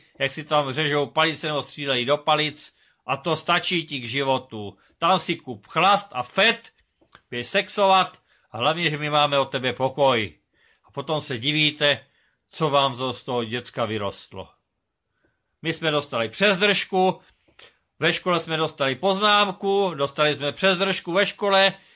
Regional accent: Moravia, Czechia; Já jsem hrdý Čechoslovák. Jsem hrdý na svoji hymnu, vlajku, znak. Jsem Moravák.

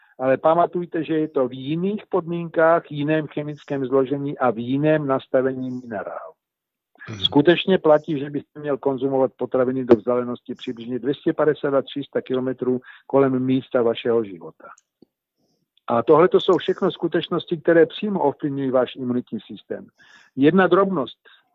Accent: Brno, South Moravian Region, Czechia; A jelikož jsem se sám narodil v Brně, su Brňák, z toho titulu není problém žádnej s mou češtinou

